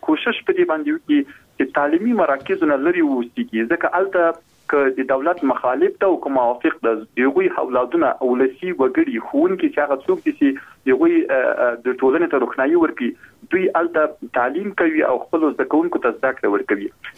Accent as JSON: {"language": "Pashto", "region": "Logar", "country": "Afghanistan", "said": "موږ خپله د لوګر ولایت یم"}